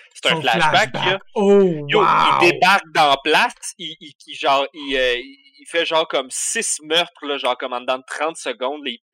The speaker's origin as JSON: {"language": "French", "region": "Quebec", "country": "Canada", "said": "C'est sûr que moi, je suis un Québécois"}